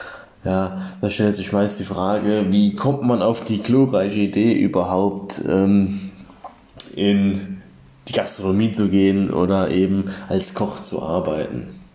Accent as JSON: {"language": "German", "region": "Baden-Württemberg", "country": "Germany", "said": "ich komme aus der Nähe von Freiburg im Breisgau"}